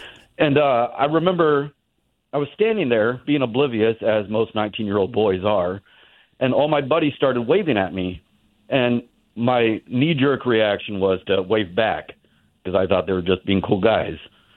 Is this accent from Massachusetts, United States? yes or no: no; Seattle, Washington, United States; Well, I'm from Seattle, so I'm a Seahawks fan.